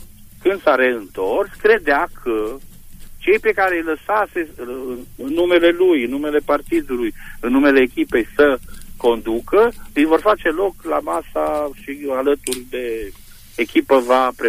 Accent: Reghin, Mureș County, Romania; born there; un oraș minunat de unde fac și eu, ca să zic, de unde m-am născut și eu, la Reghin.

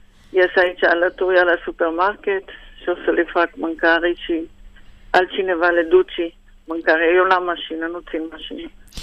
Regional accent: Israel; born there; Romanian is a second language; Toată familia e venită din Bacău și Moinești și s-au așezat în Israel, toți, absolut toți. Și așa, am fost în atmosferă românească, muzica, mâncărul. Am învățat și limba așa.

